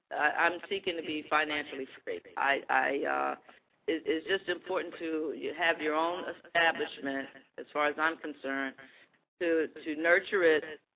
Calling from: Atlanta, Georgia, United States; We're calling from Atlanta, Georgia.

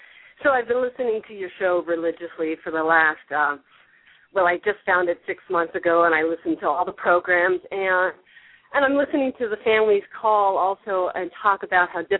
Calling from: San Francisco, California, United States; Hi, I'm calling from San Francisco, where it's sunny and warm, I'm sorry to say, for you.

